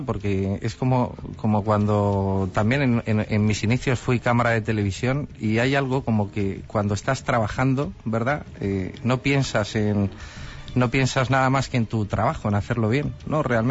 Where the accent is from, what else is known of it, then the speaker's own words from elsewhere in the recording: Community of Madrid, Spain; Yo soy madrileño, pero he estado 2 años trabajando en Murcia, en la televisión autonómica de Murcia